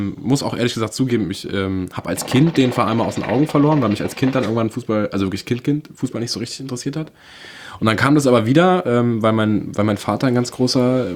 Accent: Berlin, Germany; born there; Ich bin ein richtiger, waschechter Berliner. Wohne aber schon ganz lange nicht mehr

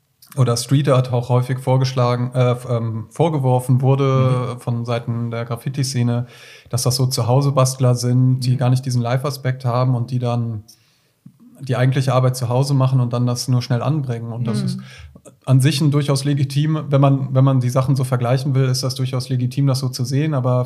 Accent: Düsseldorf, North Rhine-Westphalia, Germany; now in Berlin, Germany; ich komme aus Düsseldorf

